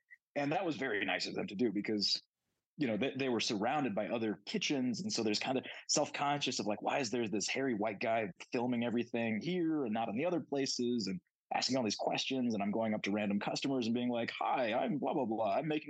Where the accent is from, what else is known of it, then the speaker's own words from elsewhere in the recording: Lawrence, Kansas, United States; Yeah, so I grew up in Lawrence, Kansas, which is a kind of a liberal college town, blue dot, red state sort of situation.